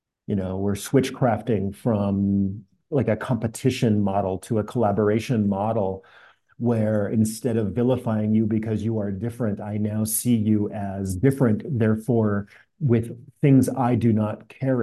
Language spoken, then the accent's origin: English; Salt Lake City, Utah, United States; and as a little boy, growing up in Salt Lake City, in the early 70s as a small child, and I knew I was different from day one.